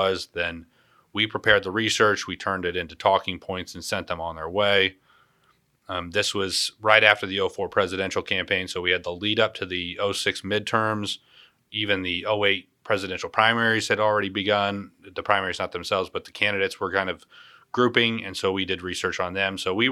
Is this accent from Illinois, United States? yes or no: yes; Auburn, Illinois, United States; My hometown, as you mentioned, Auburn, was roughly 4,000 people.